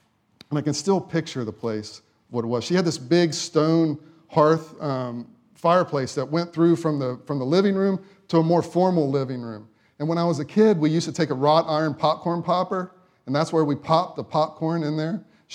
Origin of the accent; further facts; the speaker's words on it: West Virginia, United States; it really makes me have these memories, these nostalgic memories of growing up in West Virginia. My grandparents, they lived out in the country.